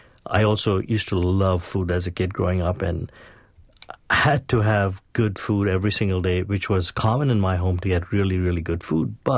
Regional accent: Mumbai, Maharashtra, India; moved away as an adult; now in United States; I grew up in Bombay, India, and I came to this country 28 years ago.

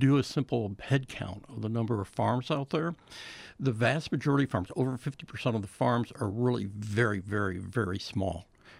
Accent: Illinois, United States; I grew up in Illinois, and it was basically corn and beans, corn and beans.

